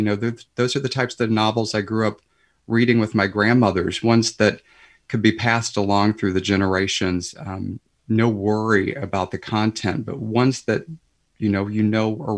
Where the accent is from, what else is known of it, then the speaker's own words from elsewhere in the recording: Missouri, United States; now in Saugatuck, United States; You know, I grew up in the Missouri Ozarks, and I ended up going on vacation to Saugatuck, and I fell in love with it.